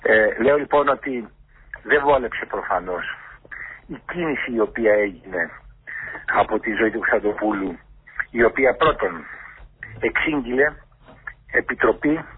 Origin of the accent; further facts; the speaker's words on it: Ionian Islands, Greece; Στην πατρίδα μου, στην Κεφαλονία.